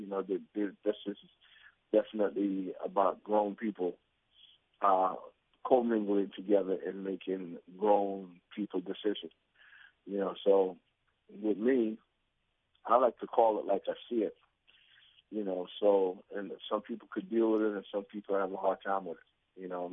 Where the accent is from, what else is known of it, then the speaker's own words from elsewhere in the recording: Jamaica; I'm Jamaican.